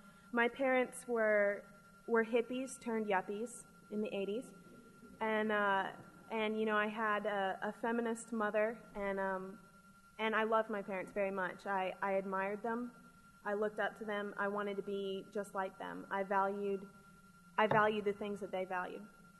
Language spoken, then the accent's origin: English; Boise, Idaho, United States; born there; I will very soon be turning 26 years old. I was born in Boise, Idaho. And I was born to two lawyers.